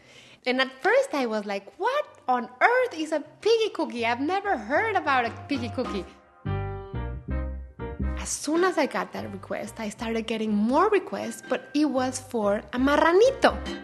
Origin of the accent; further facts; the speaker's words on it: Mexico; But at the same time, it tasted to me like my home country. Once I found one, I started finding them everywhere, but not in Mexico City or Jalisco or the big cities